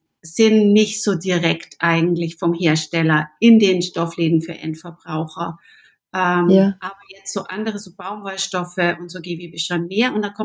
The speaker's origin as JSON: {"language": "German", "town": "Augsburg", "region": "Bavaria", "country": "Germany", "said": "Ich bin aus Augsburg, einer alten Textilstadt"}